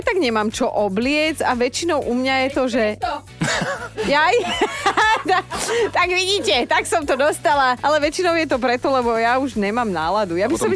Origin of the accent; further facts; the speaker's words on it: Borovce, Trnava Region, Slovakia; jak u nás v Borovciach, keď som ja prišla prvýkrát na zabavu